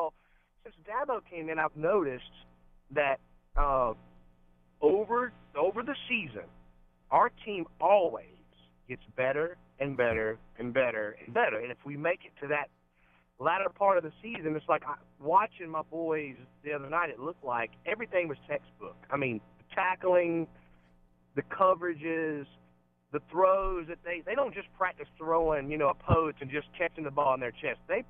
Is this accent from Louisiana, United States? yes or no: no; South Carolina, United States; I mean, man, we're from South Carolina, a little town, you know.